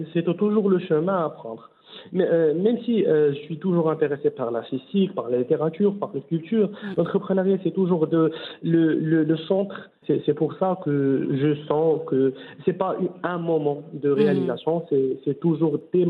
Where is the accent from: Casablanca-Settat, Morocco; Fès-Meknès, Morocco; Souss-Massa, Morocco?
Casablanca-Settat, Morocco; Casablanca; Donc, c'est une grande ville. Donc, je suis de Hey Mohamedi.